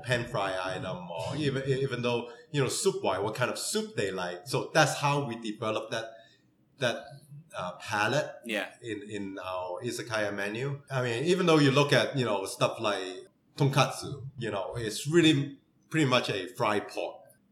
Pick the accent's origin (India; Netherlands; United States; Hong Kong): Hong Kong; English is a second language; when I grew up in Hong Kong, we don't get program like from China. We get program actually from Japan.